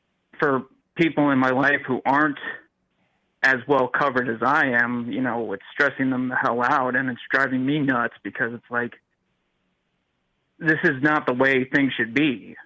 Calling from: Pennsylvania, United States; Western Pennsylvania.

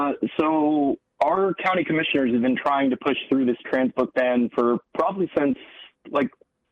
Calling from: Tennessee, United States; I'm calling from Tennessee.

